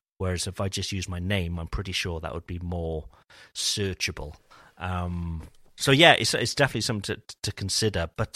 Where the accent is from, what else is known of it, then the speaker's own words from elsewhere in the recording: Austria; But I'm from Austria, not the one with the kangaroos. And my name is very German